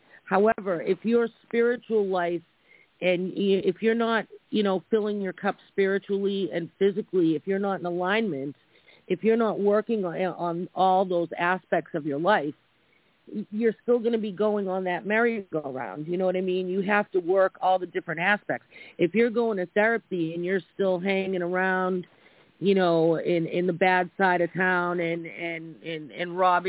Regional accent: New York, United States; also born or lived in Boston; Because I'm from New York and Boston, and you know, I'm Italian.

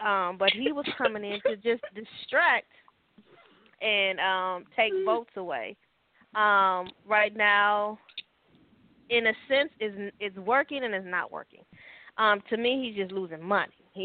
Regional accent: Puerto Rico; I'm from Puerto Rico. They don't. I told y'all yesterday I'm from Puerto Rico. They don't claim us as Americans, so I'm from Puerto Rico.

